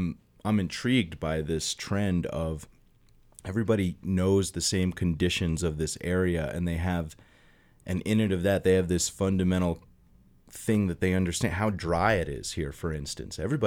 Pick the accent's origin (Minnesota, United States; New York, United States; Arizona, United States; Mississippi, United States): Arizona, United States; now in Steamboat Springs, United States; I'm from Arizona. I live up here in Steamboat Springs.